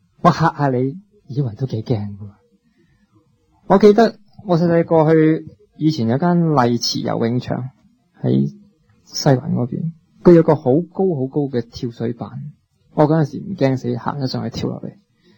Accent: China; 我哋孭住我哋系中国人嘅包袱

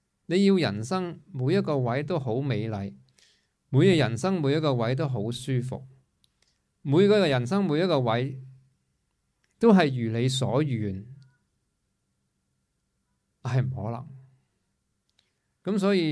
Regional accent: Hong Kong; 因为我们作为一个香港人，其实可以感恩的东西已经很多

